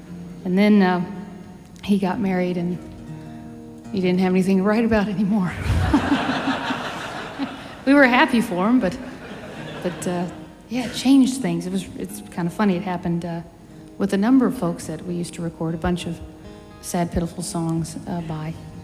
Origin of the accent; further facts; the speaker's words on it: Champaign, Illinois, United States; where I grew up in Champaign. And I was in middle school. I was about, I don't know, 12 or something